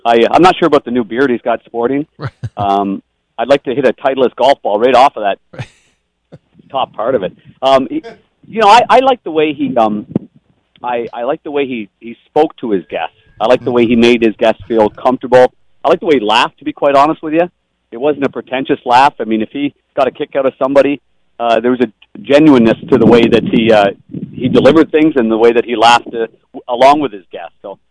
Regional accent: Canada; I will say, growing up in Canada, if you're on a, like, any kind of team sport

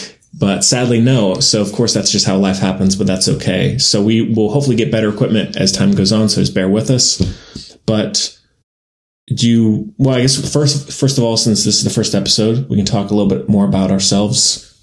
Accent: North Carolina, United States; now in Albuquerque, United States; Yeah, I'm in the military, and so we're stationed here. So that's the main reason. We're from North Carolina originally.

